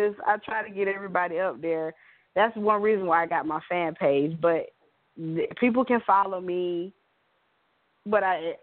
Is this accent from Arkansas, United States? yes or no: no; North Carolina, United States; Yeah, I'm not. Yeah, I'm the only one from North Carolina. The rest of them are from different places.